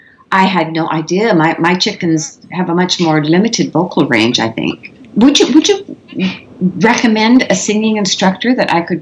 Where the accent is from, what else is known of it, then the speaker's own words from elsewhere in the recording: Tacoma, Washington, United States; an urban fantasy set in my hometown of Tacoma.